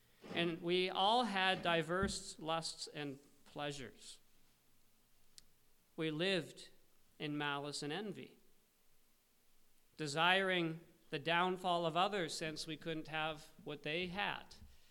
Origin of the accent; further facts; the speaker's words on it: Canada; now in Malta; I told him I was from Canada, but I'd come to Malta.